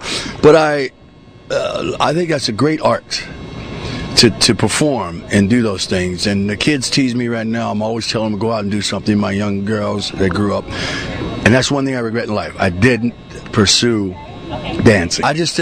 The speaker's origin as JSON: {"language": "English", "town": "Pittsburgh", "region": "Pennsylvania", "country": "United States", "tie": "born or raised there", "said": "Growing up in Pittsburgh, I wanted to be a dancer. I wanted to dance."}